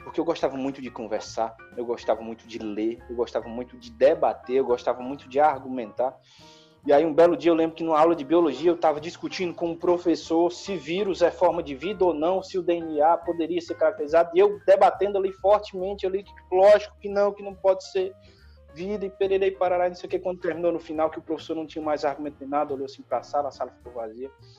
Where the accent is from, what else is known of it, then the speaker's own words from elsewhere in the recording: Lavras da Mangabeira, Ceará, Brazil; accent: caririense; also born or lived in Fortaleza; Eu morei um tempo lá. Eu nasci e me criei aqui em Fortaleza até meus 8 anos de idade. E aí, com os 8 anos de idade, eu fui morar em Lavras da Mangabeira com os meus pais.